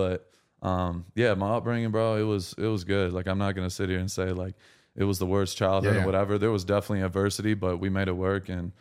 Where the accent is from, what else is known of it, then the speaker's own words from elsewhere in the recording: Lapeer, Michigan, United States; I'm originally from Lapeer, Michigan, out in the country, like right outside of Flint, Michigan. Super country town.